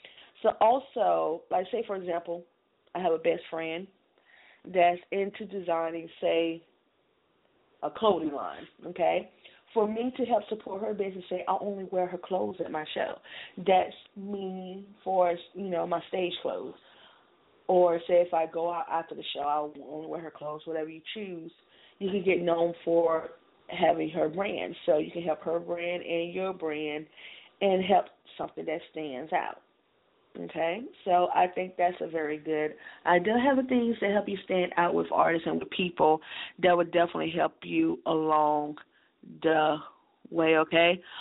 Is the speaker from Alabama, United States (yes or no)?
yes; Mobile, Alabama, United States; say I'm here in my hometown, Mobile